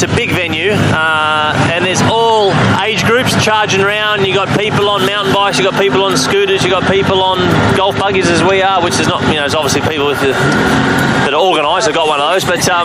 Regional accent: Australia; Well, as an Australian

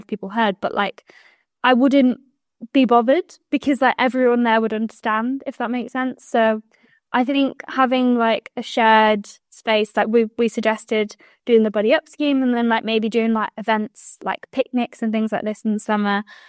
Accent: Warrington, North West England, United Kingdom; we suggested doing it around Alder Hey or like in that sort of like northwest area, which is where I'm from Warrington.

